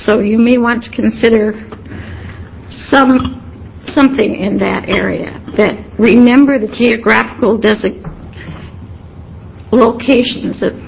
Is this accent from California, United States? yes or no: no; Bend, Oregon, United States; born there; I was born in Bend, and at one point we were, you know, called nowhere.